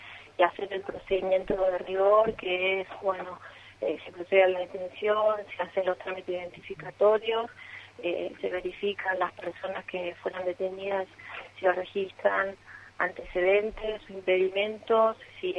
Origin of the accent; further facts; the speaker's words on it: Posadas, Misiones, Argentina; De Posada.